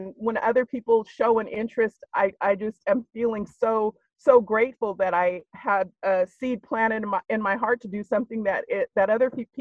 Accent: Chico, California, United States; growing up in Chico, we Black people have been traditionally 2% of the population.

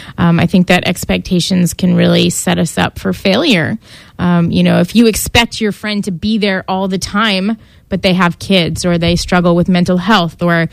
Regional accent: California, United States; also born or lived in Tulsa; I grew up here in California for most of my life, and then I was transplanted to Tulsa, Oklahoma. So I went from this like really liberal environment to this really conservative environment

